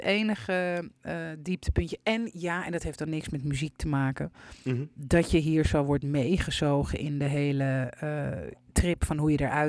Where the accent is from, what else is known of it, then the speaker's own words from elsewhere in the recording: Netherlands; En wij als Nederlanders kennen dat helemaal niet.